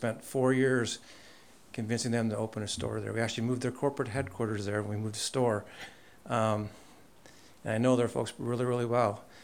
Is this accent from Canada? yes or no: no; Midwest, United States; now in California, United States; I've lived in California now for 28 years, and I grew up in the Midwest, and it was a little bit, it's a different environment.